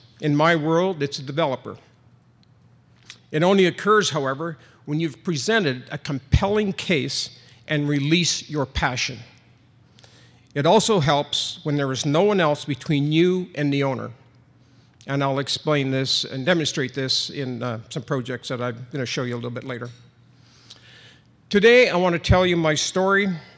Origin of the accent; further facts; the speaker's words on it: Thunder Bay, Ontario, Canada; also born or lived in Chalk River; I was born in Chalk River in the Ottawa Valley, the oldest of nine kids, and eventually raised in Thunder Bay.